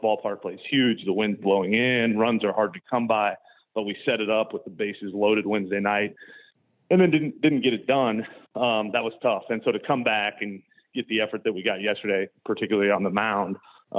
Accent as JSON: {"language": "English", "region": "Iowa", "country": "United States", "tie": "born or raised there", "said": "I grew up in Iowa, and so I need a lot of tickets."}